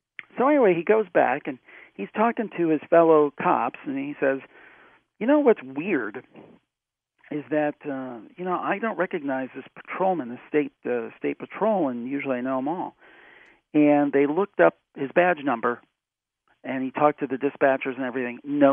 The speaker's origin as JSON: {"language": "English", "town": "Cleveland", "region": "Ohio", "country": "United States", "tie": "born or raised there", "said": "That's my hometown, Cleveland."}